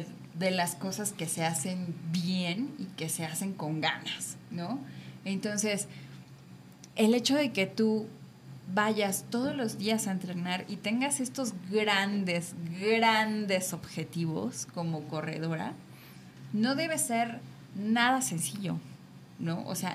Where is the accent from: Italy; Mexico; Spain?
Mexico; como mamás mexicanas, pues bien aferradas a nuestra familia todos